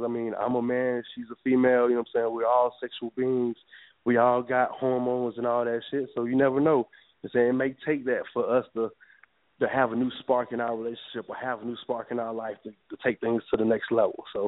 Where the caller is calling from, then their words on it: Atlanta, Georgia, United States; I'm calling in from Atlanta, Georgia. You know what I'm saying?